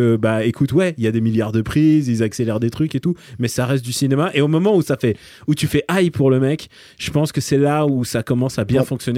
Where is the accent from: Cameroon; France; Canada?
France; Paris, Île-de-France; Alors moi, en tant que Parisien, j'ai eu vraie satisfaction